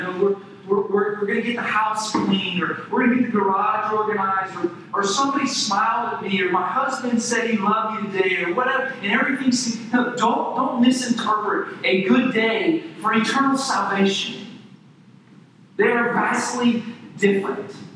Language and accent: English; Nashville, Tennessee, United States; I remember growing up in Nashville.